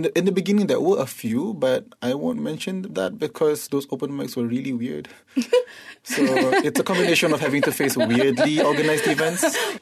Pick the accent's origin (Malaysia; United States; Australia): Malaysia; also born or lived in England; I was born in England, raised in Malaysia, speak English, but in Malay communities, and it just feels like you don't really belong in any of those things.